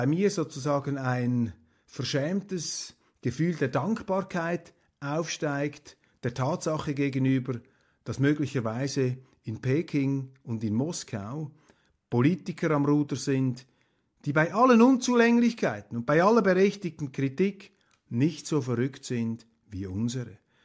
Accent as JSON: {"language": "German", "country": "Switzerland", "lives_now": "Germany", "said": "Und ich sage Ihnen als Schweizer, ich bin froh, dass wir in Deutschland momentan so einen Kanzler haben."}